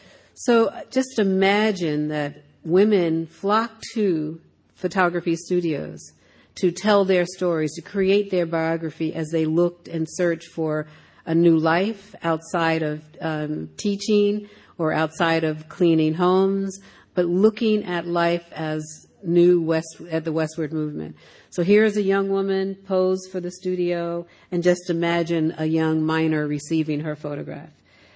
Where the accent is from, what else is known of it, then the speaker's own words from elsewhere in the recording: Philadelphia, Pennsylvania, United States; The notion that I experienced of growing up in Philadelphia, and then also looking at photographs and studying here.